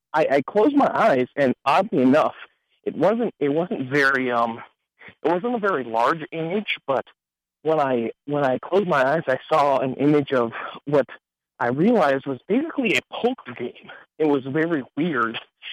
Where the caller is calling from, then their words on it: Wisconsin, United States; Hey, Brian … from Wisconsin.